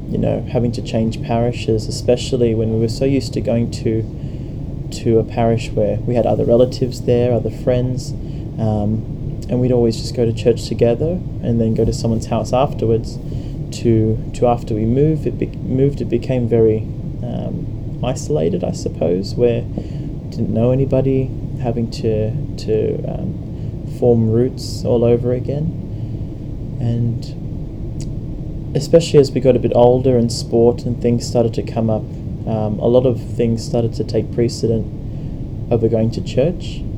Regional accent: Sydney, New South Wales, Australia; born there; I was born in the Hurstville area of Sydney. I attended Catholic school my whole life. I come from a very mixed family. My mum's side is Anglo-Indian and all very Catholic.

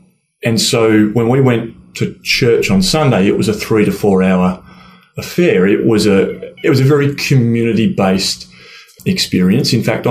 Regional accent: Flinders Island, Tasmania, Australia; I grew up on Flinders Island out in Bass Strait. We had a very small Catholic church, St. Paul's.

